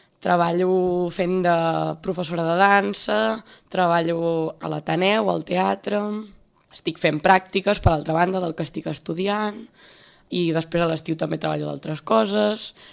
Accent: Sant Celoni, Catalonia, Spain; quan em pregunten d'on soc, doncs dic de Sant Celoni, perquè és el lloc on faig vida. Però resulta que teòricament visc a Palau, perquè jo visc al Virgili, que és un barri que pertany a Palau

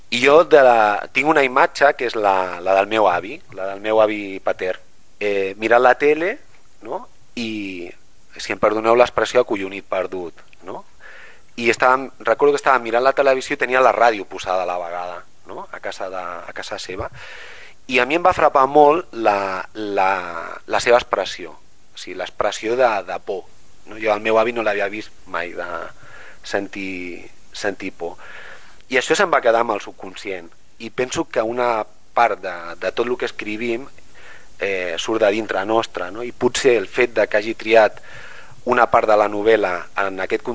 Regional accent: Barcelona, Catalonia, Spain; jo vinc de Nou Barris. Llavors, en aquella època no teníem uns centres comercials grans on jo vivia

